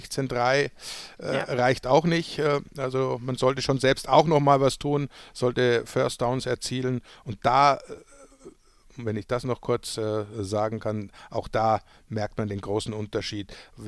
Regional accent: Munich, Bavaria, Germany; natürlich in meiner Heimatstadt findet dann das erste NFL-Spiel.

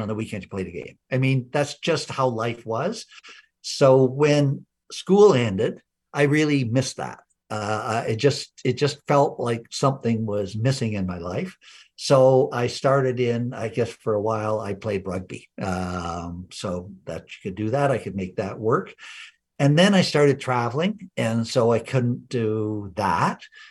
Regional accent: Toronto, Ontario, Canada; I'm a Canadian from Toronto. And went to University of Toronto.

